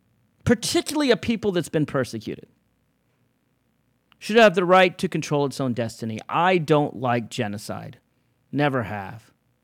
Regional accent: United States; Now, as an American, I can gratefully say that the United States of America is by far the best non-Jewish country to treat Jews ever in history.

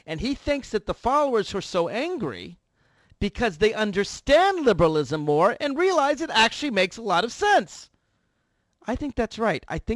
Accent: Nashville, Tennessee, United States; and I'm from Nashville, Tennessee, and my heart and soul goes out to all the flood victims there

